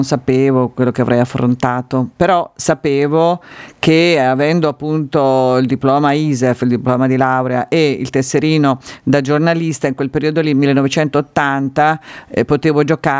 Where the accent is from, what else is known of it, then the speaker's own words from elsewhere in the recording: Marotta, Marche, Italy; Marotta, in provincia di Pesaro e Urbino, sono cresciuta lì e quindi cercavano una corrispondente per il mio paese